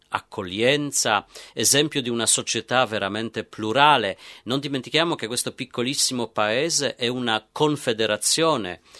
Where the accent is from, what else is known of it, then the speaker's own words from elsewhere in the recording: Poland; Italian is a second language; io che sono polacco posso dire che negli ultimi 4 anni ho visto veramente cambiamenti epocali